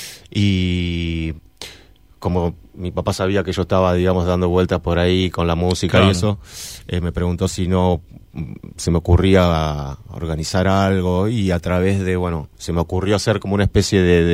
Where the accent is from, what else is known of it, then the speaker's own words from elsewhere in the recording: Buenos Aires, Argentina; mi familia, nosotros somos de Buenos Aires, mi familia se mudó acá, yo nunca viví en San Martín de los Andes un año entero.